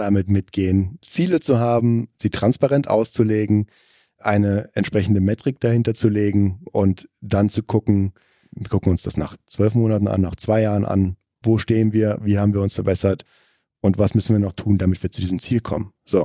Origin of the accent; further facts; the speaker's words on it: North Rhine-Westphalia, Germany; ich komme aus dem Rheinland